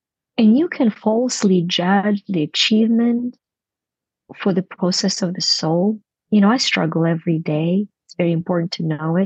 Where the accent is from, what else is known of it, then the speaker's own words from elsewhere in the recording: Ukraine; I was growing up in Ukraine without heat in winter, really, just minimal heat.